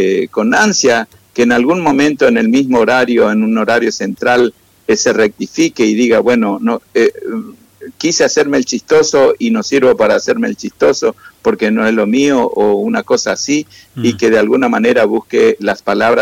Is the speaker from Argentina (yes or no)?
yes; Argentina; Y así como un argentino como yo se manifiesta